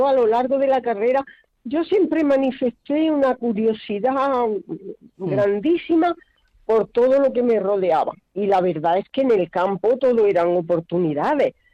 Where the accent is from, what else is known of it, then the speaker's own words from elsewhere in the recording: Jaén, Andalusia, Spain; Bueno, nací en Jaén. Lo que pasa es que mi padre es agricultor y toda mi infancia hasta los 10 años se desarrolló en el ámbito rural, en una cortijada próxima a Jaén